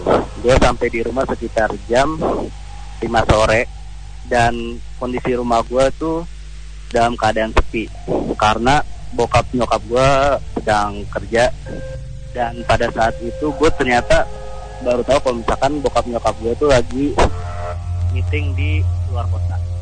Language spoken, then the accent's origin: Indonesian; Jakarta, Indonesia; now in Bandung, Indonesia; Kenalin, gue asal Jakarta. Saat ini gue sedang kuliah di salah satu universitas di daerah Bandung.